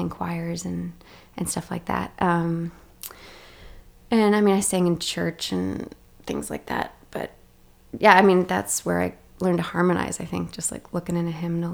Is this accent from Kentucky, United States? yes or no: yes; Louisville, Kentucky, United States; also born or lived in Indiana / Missouri; But I was born I grew up in Indiana, Missouri, and Kentucky. But Kentucky is where I call home because I know people that live there still, and I learned to drive there